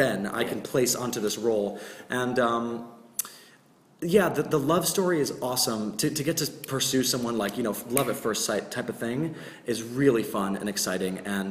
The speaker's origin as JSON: {"language": "English", "town": "Cleveland", "region": "Ohio", "country": "United States", "tie": "born or raised there", "lives_now": "New York, United States", "said": "I'm also from the Midwest. I grew up in Cleveland, Ohio. I live in New York now."}